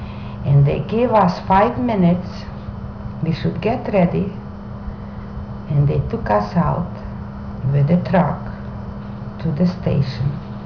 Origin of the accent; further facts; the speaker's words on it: Mukachevo, Zakarpattia Oblast, Ukraine; I am from Munkács.